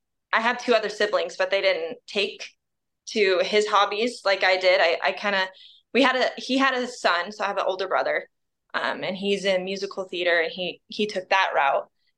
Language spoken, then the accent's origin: English; California, United States; And then I lived in California. I grew up in California